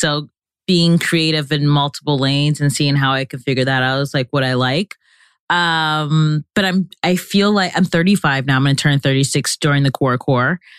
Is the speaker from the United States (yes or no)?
yes; Cleveland, Ohio, United States; now in New York, United States; Well, I would say I'm from Cleveland, Ohio, but I feel like I'm a city girl at heart, hence me living in New York.